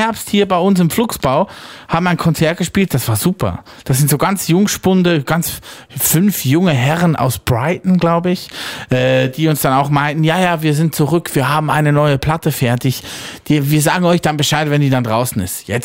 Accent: Lucerne, Switzerland; deswegen sind wir Schweizer, besonders die Luzerner, extrem gut aussehend.

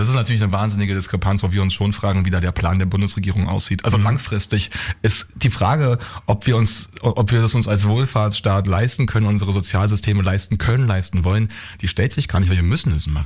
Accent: East Germany, Germany; Also ich komme selbst aus dem Osten

